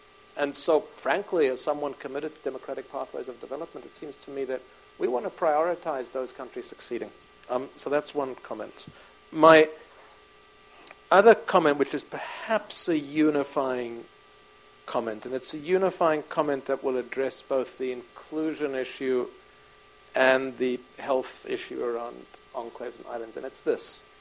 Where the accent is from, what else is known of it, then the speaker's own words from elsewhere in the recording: United States; I mean, I have this weird double life because of my history, but I'm speaking now as an American.